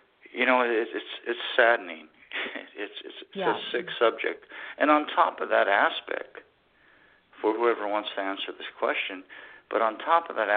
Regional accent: United States; when Obama became president, is when I, as an American, realized that the world had changed

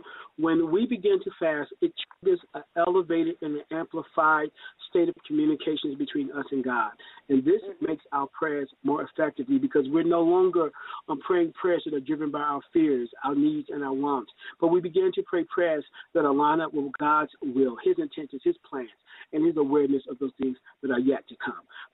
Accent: the South, United States; Because for me, being raised a Southerner, food was a way that I said I love you.

